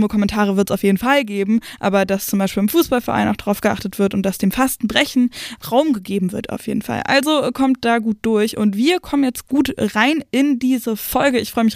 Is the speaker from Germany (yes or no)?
yes; Berlin area, Germany; Ich komme aus dem Randgebiet von Berlin